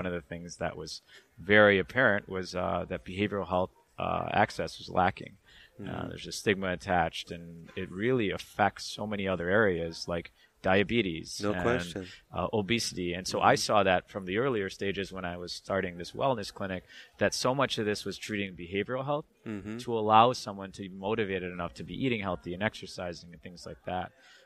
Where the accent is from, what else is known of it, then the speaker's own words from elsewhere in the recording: Michigan, United States; also born or lived in Boston / New York / Chicago; So I grew up in Michigan.